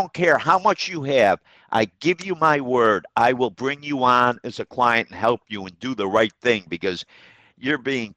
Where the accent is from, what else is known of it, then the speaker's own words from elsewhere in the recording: Troy, New York, United States; We have Paul in Troy, my hometown.